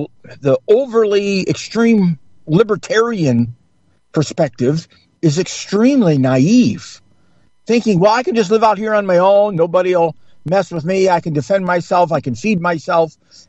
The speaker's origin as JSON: {"language": "English", "region": "Michigan", "country": "United States", "said": "But yeah, we're from Michigan and we're from Northern Michigan, but we love the name American above all else."}